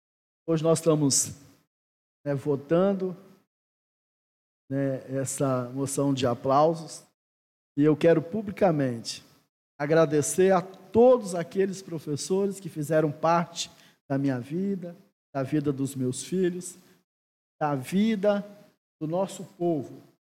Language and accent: Portuguese; Vila Valério, Espírito Santo, Brazil; moved away as an adult; also born or lived in São Paulo; Eu tinha 8 para 19 anos, saí de Vila Valério para estudar em São Paulo